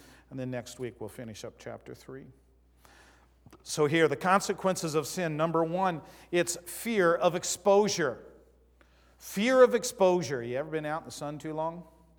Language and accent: English; Southwest, United States; born there; my girls are born and raised in the Northwest. They don't know what the Southwest is like, and Carrie and I do. That's where we were born.